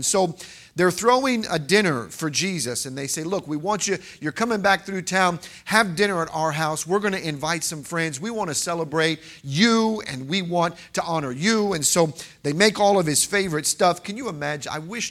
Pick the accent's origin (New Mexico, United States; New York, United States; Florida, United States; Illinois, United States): Illinois, United States; Chicago; now in Casey, United States; I'm as much from Casey as I am from Chicago, because I've actually lived in Casey longer than I did there. But I grew up going to churches on the south side.